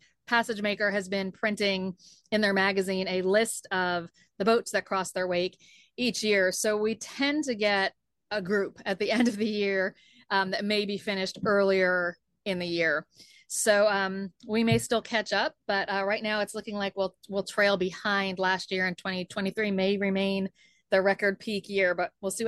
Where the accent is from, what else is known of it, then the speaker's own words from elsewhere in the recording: Charleston, South Carolina, United States; Here, I'm here in Charleston, South Carolina, on the boat, which is my hometown.